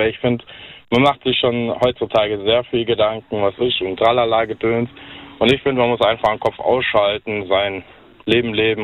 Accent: Baden-Württemberg, Germany; Natürlich bin ich auch gerne in meiner Heimat am See.

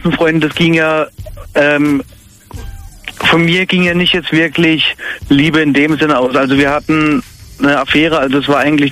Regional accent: Freiburg im Breisgau, Baden-Württemberg, Germany; Also, ich bin 19 Jahre alt und komme aus Freiburg im Breisgau.

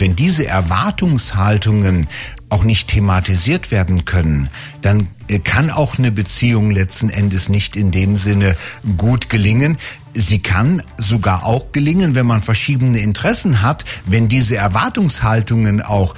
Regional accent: Northern Germany, Germany; Wir Norddeutschen zum Beispiel, ich bin Norddeutscher, ich bin anders als ein Bayer, obwohl ich auch Deutscher bin.

